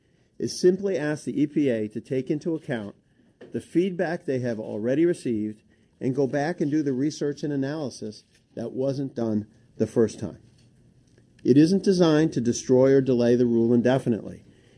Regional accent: Indiana, United States; In my home state, most Hoosiers believe we can get more accomplished when we work together.

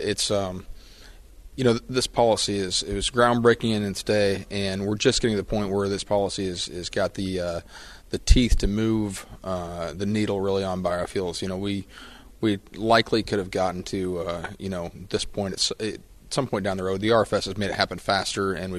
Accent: Underwood, Iowa, United States; I'm from southwest Iowa, right outside the Council Bluffs area. Underwood is my hometown. We farm down there, raise cattle.

